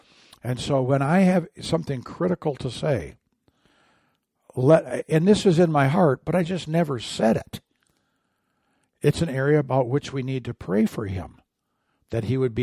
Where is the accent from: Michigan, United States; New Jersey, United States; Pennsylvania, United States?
Michigan, United States; I know, I grew up in Michigan. I know what that word means.